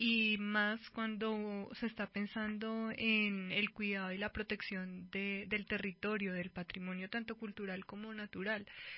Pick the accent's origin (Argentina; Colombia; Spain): Colombia; para el legado de lo que somos nosotros los colombianos es importante conservarlas